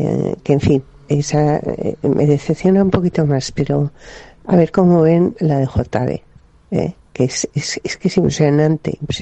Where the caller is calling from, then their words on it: Madrid, Community of Madrid, Spain; de Madrid.